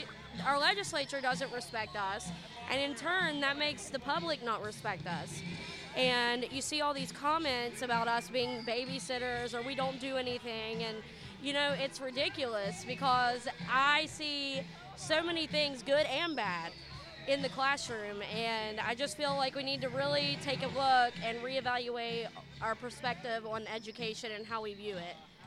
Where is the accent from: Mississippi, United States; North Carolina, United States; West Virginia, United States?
West Virginia, United States; I'm from Kanawha County.